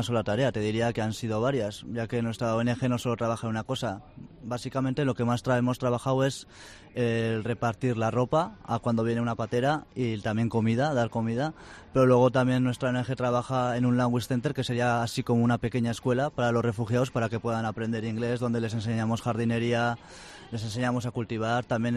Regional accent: San Esteban, Navarre, Spain; Pues yo tengo 19 años. Vengo de donde Esteves, San Esteban, está al norte de Navarra

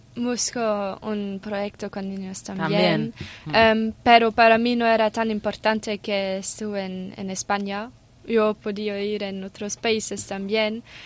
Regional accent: Austria; now in Jaca, Spain; tengo 18 y soy de Austria.

